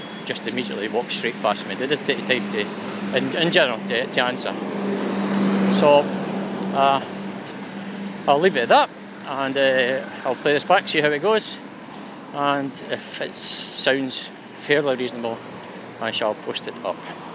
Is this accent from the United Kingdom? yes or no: yes; Scotland, United Kingdom; accent: Scots; that and not my broad Scots accent